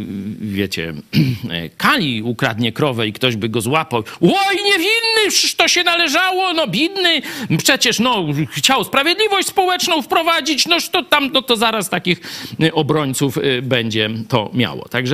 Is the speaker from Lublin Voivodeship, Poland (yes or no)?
yes; Lublin Voivodeship, Poland; My jesteśmy na wschodzie. Przypominam, my z Lubelskiego.